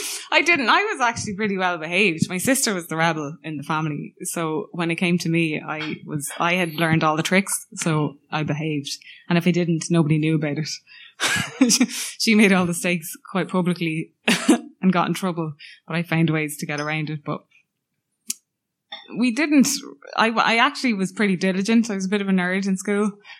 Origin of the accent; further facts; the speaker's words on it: Navan, County Meath, Ireland; Navan, what Navan is now, I think, is incredibly different to what it was when I was growing up. I feel like it was a small community.